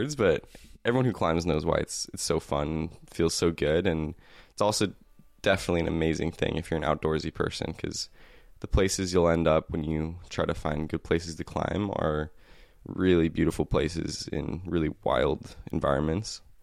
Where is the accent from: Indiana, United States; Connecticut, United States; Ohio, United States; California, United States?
California, United States; San Diego; now in Santa Cruz, United States; I came from San Diego.